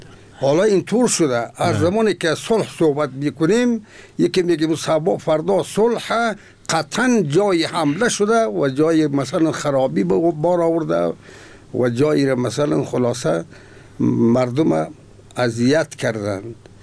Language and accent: Persian; Afghanistan; به عنوان یک افغان